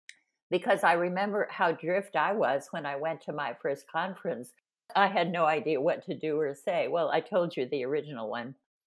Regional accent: Dallas, Texas, United States; born there; also born or lived in Hawaii / Florida / North Carolina / Nebraska; I was born in Dallas in World War II, but I lived in Hawaii. I lived in Florida twice. I lived in North Carolina. I lived in Nebraska.

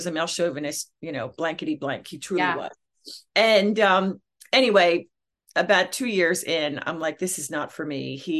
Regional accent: Philadelphia, Pennsylvania, United States; I'm from Philly. I'm a Philly girl.

